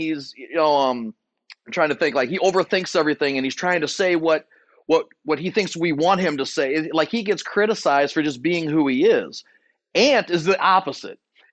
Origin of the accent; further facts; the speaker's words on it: Detroit, Michigan, United States; It's more like how I grew up in Detroit, and I love it.